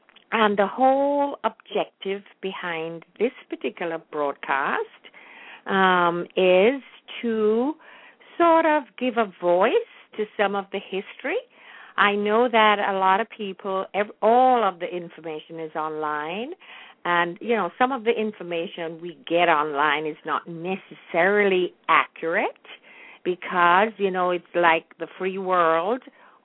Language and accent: English; Kingston, Jamaica; moved away; But I know that for me, I grew up in Kingston, and I didn't know what was going on.